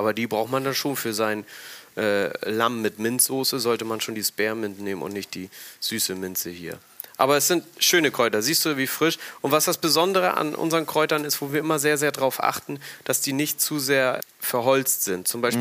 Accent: Hamburg, Germany; Also ich bin aus Hamburg und genauer gesagt aus dem Süden, also aus vier Landen.

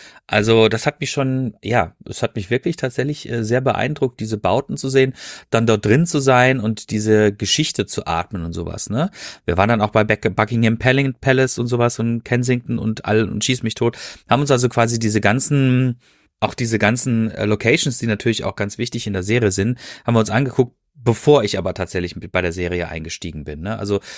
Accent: Freiburg, Baden-Württemberg, Germany; born there; now in Ruhr, Germany; ich wohne ja hier im Ruhrgebiet und ich bin gebürtig aus Freiburg.

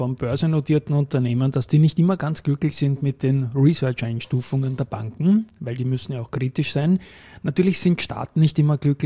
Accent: Austria; da sind wir jetzt als Österreicher nicht gerade so verwöhnt mit der aktuellen Einschätzung.

